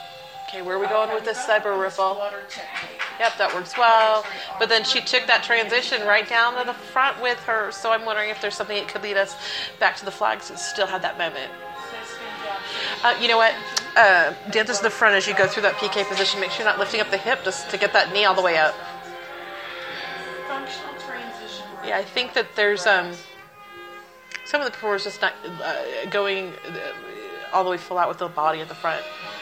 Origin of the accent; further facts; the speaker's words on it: Valencia, California, United States; I'm from Valencia, California, here together with you at the Davis Cup.